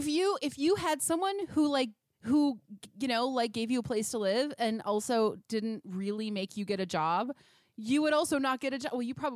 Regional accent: Midwest, United States; So I'm from the Midwest. It's very typical to move out as soon as you leave high school.

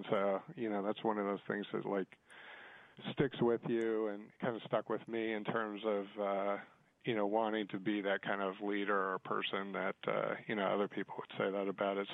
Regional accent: St. Charles, Illinois, United States; I grew up in outside of Chicago, actually, so western suburbs of Chicago. In a place called St. Charles, Illinois.

